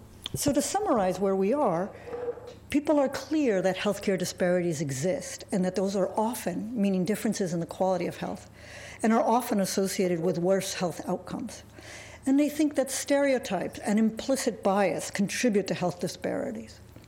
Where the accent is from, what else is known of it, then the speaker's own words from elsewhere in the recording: Argentina; I was not born in the United States. I'm actually from Argentina.